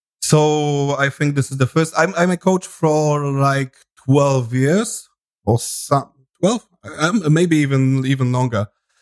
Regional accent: Poland; And as you know, I'm from Poland, so we were influenced by Eastern Soviet bloc of coaching

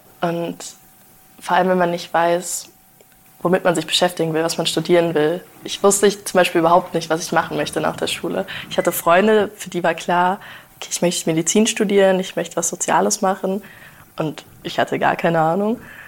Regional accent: Wiesbaden, Hesse, Germany; Ich bin ja hier in Wiesbaden quasi aufgewachsen

